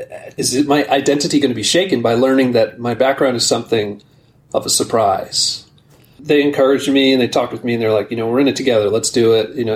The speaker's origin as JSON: {"language": "English", "town": "Newark", "region": "New Jersey", "country": "United States", "tie": "born there", "said": "I was born in Newark, New Jersey. A lot of people know it because of the airport."}